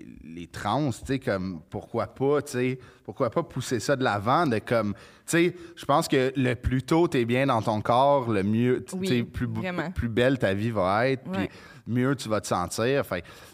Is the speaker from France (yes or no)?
no; Quebec, Canada; Mais nous, on vient de la Rive-Nord.